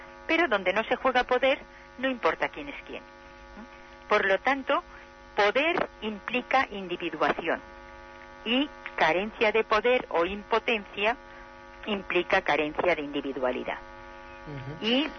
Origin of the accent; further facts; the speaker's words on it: Valencia, Valencian Community, Spain; La cocina en mi tierra, en Valencia, la cocina de los domingos y de las fiestas